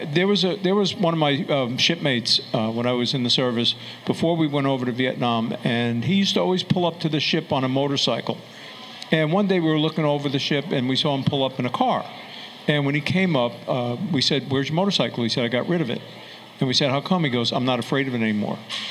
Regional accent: White Plains, New York, United States; I had a very good relationship growing up in White Plains with the officers in White Plains

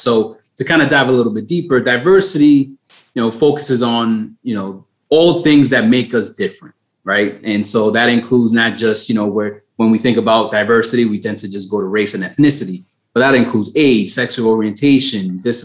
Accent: Bronx, New York, United States; now in Poughkeepsie, United States; I'm originally from the Bronx as well, born and raised, and you know, family still living down there. I currently live up in Dutchess County in Poughkeepsie

